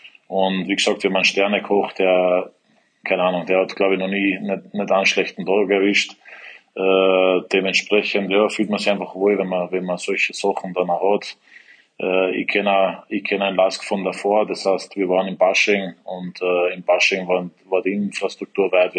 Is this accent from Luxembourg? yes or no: no; Wels, Upper Austria, Austria; born there; ich bin ein gebürtiger Wölser, war in der Linzer Akademie